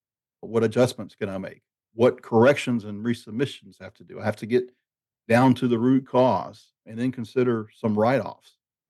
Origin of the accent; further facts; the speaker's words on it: the South, United States; accent: Southern; especially with my Southern accent. Sometimes I can draw it out a little bit.